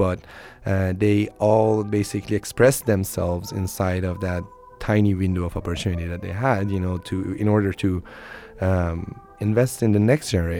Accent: Iran; My first musical memories actually go back to the 80s when I was growing up in Iran.

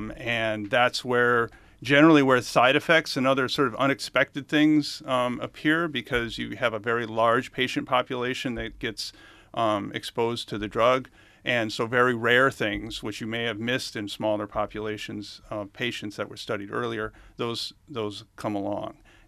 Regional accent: Brookings, South Dakota, United States; Or are you going to go to my hometown in Brookings, South Dakota, where there are 15,000?

